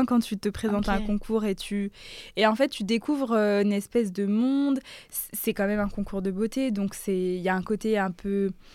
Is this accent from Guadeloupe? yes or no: yes; Guadeloupe; moved away as an adult; now in France; je viens de la Guadeloupe, donc c'est la première fois que j'ai ressenti vraiment un choc un peu culturel.